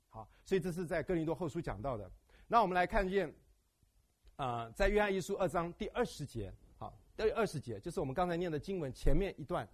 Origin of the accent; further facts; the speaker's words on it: Taiwan; 我就觉得说我们台湾人，台湾或者是中国大陆一样